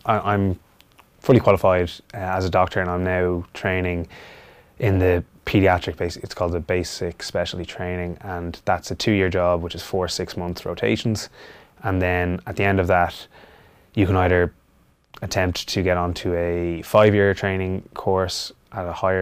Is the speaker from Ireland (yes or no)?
yes; Dublin, Leinster, Ireland; growing up in Dublin and being an active kid and picking up bangs and bruises and then going to school in Belvedere.